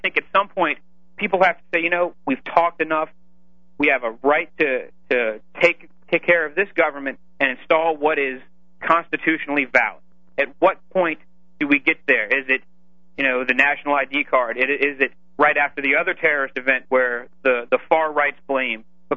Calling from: St. Louis, Missouri, United States; Calling you from St. Louis, Missouri.

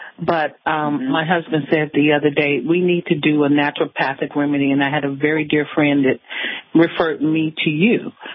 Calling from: Georgia, United States; I am calling from Georgia, and I'm dealing with some issues that are really, really profound.

